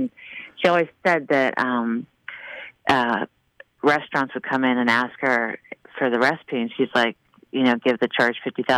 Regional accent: Pittsburgh, Pennsylvania, United States; now in Chicago, United States; Where I grew up in Pittsburgh, it was funny, they used to put out a special publication from the newspaper of all the fish fries.

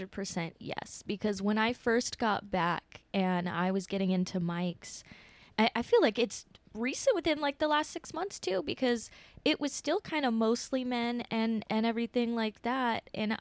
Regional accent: Vacaville, California, United States; I'm from Vacaville originally.

